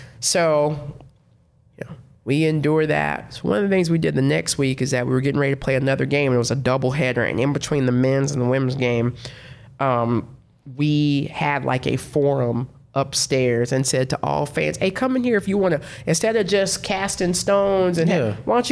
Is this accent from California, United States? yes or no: no; Alabama, United States; I'm from Alabama, drive to a wedding.